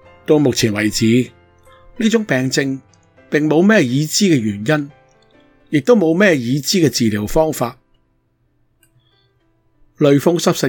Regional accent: Hokkaido, Japan; 至少我就在日本北海道长大，十分之喜爱户外的活动和生活，对大自然就更为欣赏。

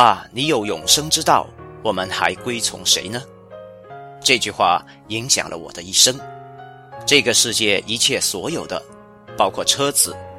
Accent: Fuqing, Fujian, China; 我来自中国福建福清，从小在基督教的家庭长大，父母都信主，母亲是教会的传道人，

